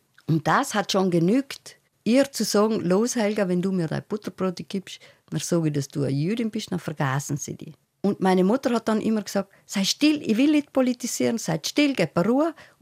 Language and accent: German; Trentino-Alto Adige, Italy; now in Vienna, Austria; wenn man aus Südtirol kommt, da ist dieser Wechsel zwischen dem italienischen und der deutschen Kultur